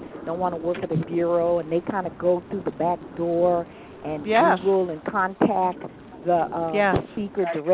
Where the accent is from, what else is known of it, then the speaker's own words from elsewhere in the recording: Portland, Oregon, United States; from Portland, Oregon.